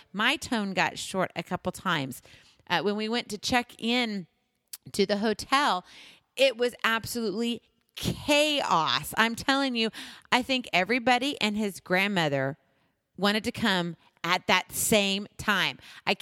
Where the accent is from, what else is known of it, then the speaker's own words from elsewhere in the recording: Hawaii, United States; And if you know, I am from Hawaii, so the beach is definitely, it's got me.